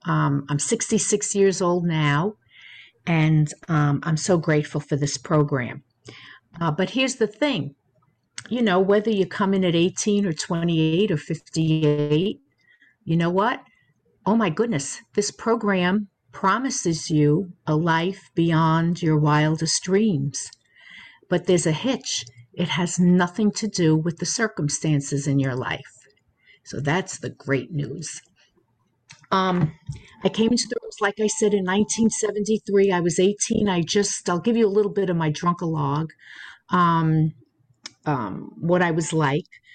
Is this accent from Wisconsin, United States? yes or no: no; Long Island, New York, United States; I'm from Long Island, and I'm always happy to do service.